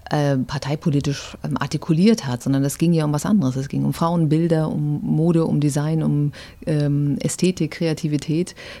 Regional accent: West Germany, Germany; als Wessi damals, konnte man das gar nicht lesen.

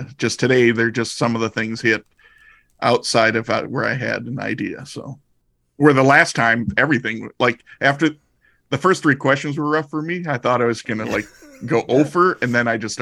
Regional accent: Minnesota, United States; my hometown buddy, fellow state Minnesotan, Dan Lumber.

